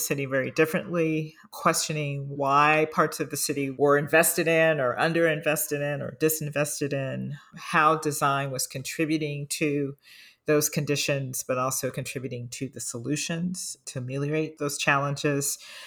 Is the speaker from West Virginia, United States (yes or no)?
no; Chicago, Illinois, United States; And Chicago happens to be my hometown.